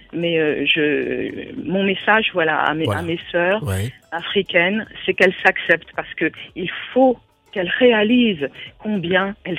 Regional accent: France; also born or lived in Angola; Moi, je suis africaine. Je suis née en Angola, une ancienne colonie portugaise. Donc, c'est vrai que j'ai du sang portugais, je suis claire. Je suis claire de peau et j'ai éclairci en grandissant en France.

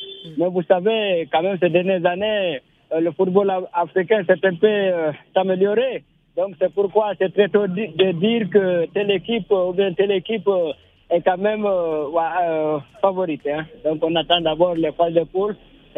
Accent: Guinea; now in Cameroon; Donc je suis originaire de la Guinée Conakry.

